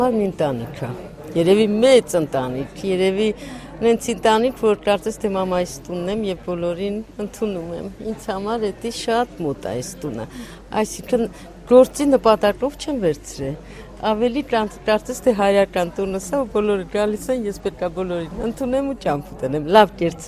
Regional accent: Georgia; հերու եմ ապրում, քանի որ Վրաստան եմ ծնվել, մեծացել

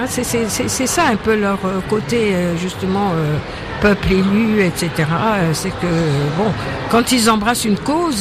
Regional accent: Brazzaville, Republic of the Congo; born there; Bon, moi je suis née à Brazzaville, donc ce qui se passe à Pointe-Noire, à la limite, m'intéresse. Mais je vais dire que ma vie, elle est à Brazza

